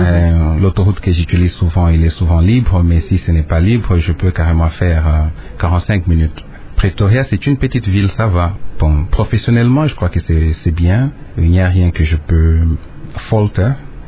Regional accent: DR Congo; je suis congolais.

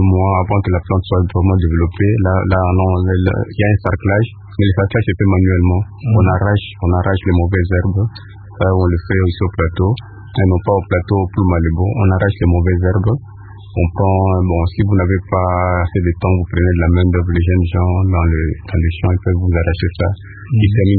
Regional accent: Kinshasa, DR Congo; ici chez nous en RDC, je ne connais pas, ici à Kinshasa, pratiquement on ne consomme pas de feuilles.

